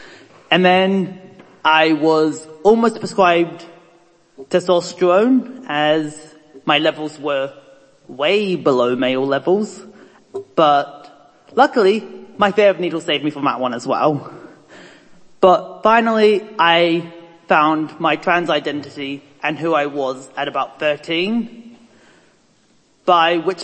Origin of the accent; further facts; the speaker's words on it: South Island, New Zealand; I've just moved here three, four days ago. Someone tell me. So I come from South Island